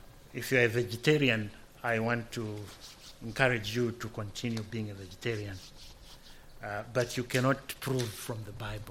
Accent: Zambia; born or raised there

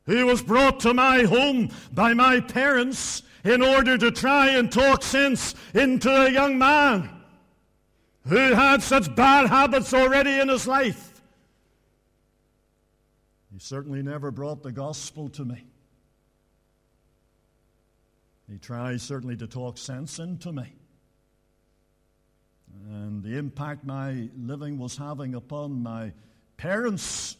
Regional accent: Donaghadee, Northern Ireland, United Kingdom; also born or lived in Bangor; 9 years of my childhood were spent in Donaghadee. I wasn't born into a Christian home, though my granny was a Christian.

